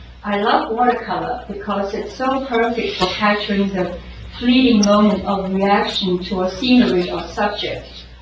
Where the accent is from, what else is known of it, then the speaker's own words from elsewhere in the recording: Shanghai, China; English is a second language; moved away as an adult; now in United States; I was born in Shanghai and have lived in the States for more than 30 years.